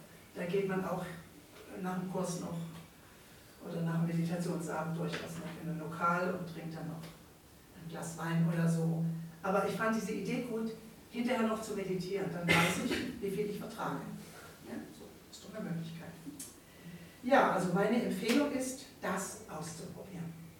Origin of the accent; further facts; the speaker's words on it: Baden-Württemberg, Germany; also weißt du, ich komme aus Baden.